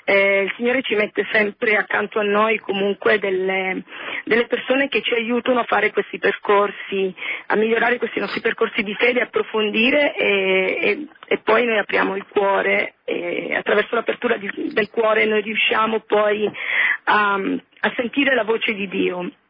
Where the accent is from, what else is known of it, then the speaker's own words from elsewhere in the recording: Taranto, Apulia, Italy; now in Oleggio, Italy; sono di Taranto e sono venuta qui per lavoro